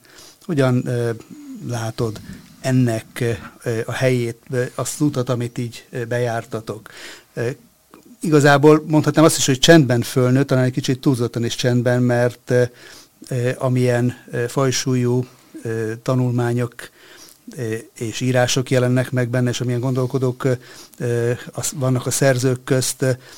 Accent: Hungary; ahogy én fölnőttem, és fölnőttünk itt a rendszerváltás előtt, után, ki, hogyan, ugye voltak meghatározó folyóiratok, hogy itt nem, Magyarországon, persze

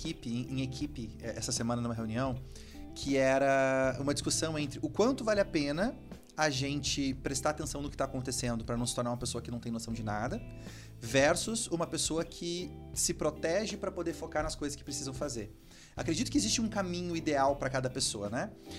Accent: Brazil; sim, sou do Brasil e tal.

